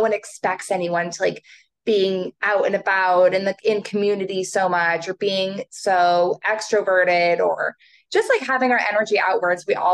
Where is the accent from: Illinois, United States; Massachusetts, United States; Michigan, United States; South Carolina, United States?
Massachusetts, United States; It's so funny growing up in Massachusetts. It's like, oh, we pray for sunny days.